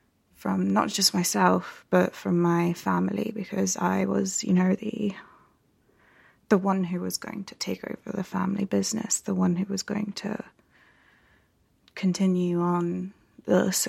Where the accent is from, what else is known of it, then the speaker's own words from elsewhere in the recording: South Africa; I am from South Africa and I am a nanny